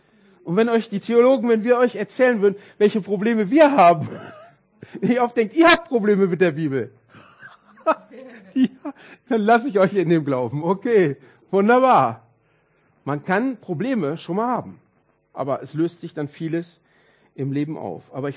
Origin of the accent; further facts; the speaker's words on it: North Rhine-Westphalia, Germany; Aber ich komme aus dem Ruhrpott. Ja? Schalke oder Dortmund und ich lebe da nicht mehr